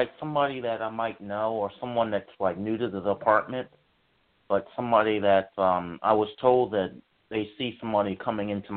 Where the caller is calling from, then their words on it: Virginia, United States; Virginia.